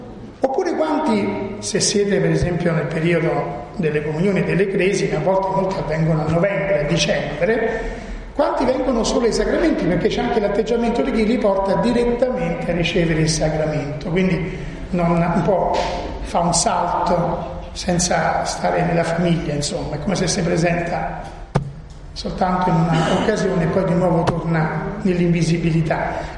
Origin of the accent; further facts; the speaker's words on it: Rome, Lazio, Italy; born there; Dopo 12 anni all'estero sono tornato, dove sono nato, qui a Roma